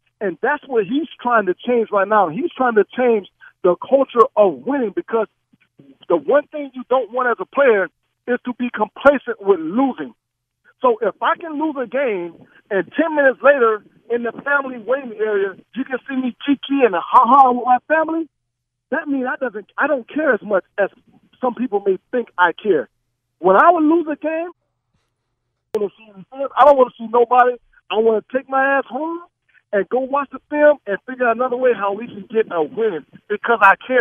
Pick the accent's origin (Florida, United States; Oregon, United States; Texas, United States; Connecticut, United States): Florida, United States; Miami; I'm from Miami. If you ask me that comment, I'll say the same thing. I love Miami. I would never leave Miami. I'll be here for the rest of my life.